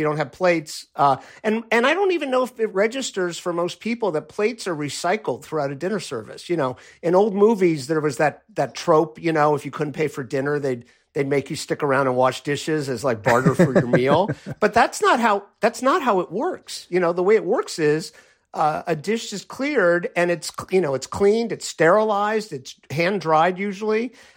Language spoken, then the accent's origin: English; Miami, Florida, United States; I happened to speak some pretty good Spanish because I grew up in Miami